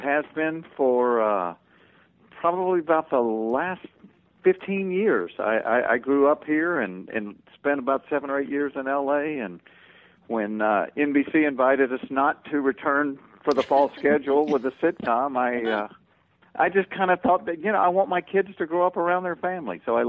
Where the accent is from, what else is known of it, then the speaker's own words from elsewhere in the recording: the South, United States; But what I found out growing up in the South, I kind of thought we had exclusive rights to rednecks.